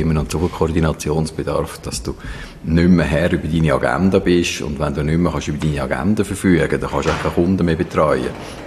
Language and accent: German; Glarus, Switzerland; weil erstens einmal als Glarner möchte ich, dass Vreni als Gärtli nach wie vor einen Gletscher hat.